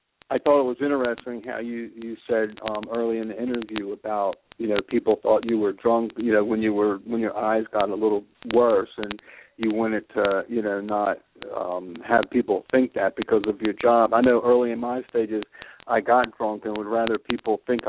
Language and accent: English; Maryland, United States; I'm from Maryland.